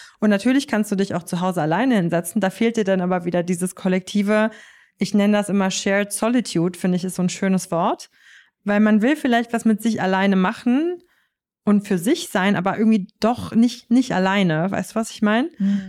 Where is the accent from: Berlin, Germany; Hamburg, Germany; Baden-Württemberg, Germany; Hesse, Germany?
Berlin, Germany; Ich selber bin Berlinerin und bin hier verwurzelt.